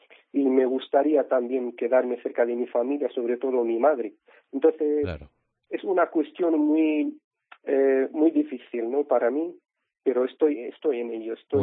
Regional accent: Syria; Spanish is a second language; now in Spain; Ahora me siento también español, entonces tengo otro país que tampoco he elegido. A mí me tocó, bueno, nacer en Siria y me tocó estar en España. No he elegido ningún país de los dos. Y me siento uno más de España

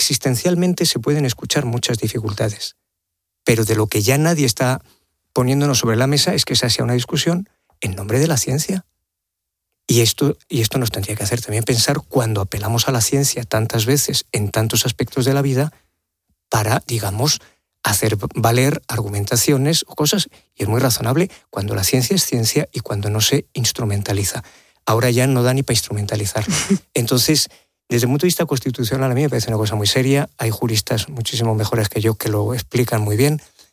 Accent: Spain; Yo hablo como ciudadano español.

